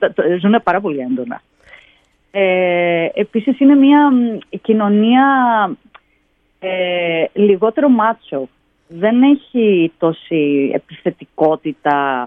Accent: Corfu, Ionian Islands, Greece; Ως παιδί στην Κέρκυρα κάνεις αναγκαστικά, όχι αναγκαστικά, θεωρείται δεδομένο ότι θα κάνεις μουσική

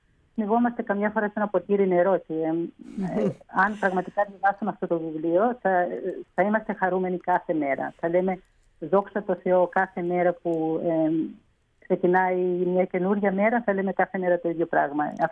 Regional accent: Crete, Greece; Ο παππούς γεννήθηκε, όπως και εγώ, στον ύπος από Κορώνου, Χανίων, Κρήτης.

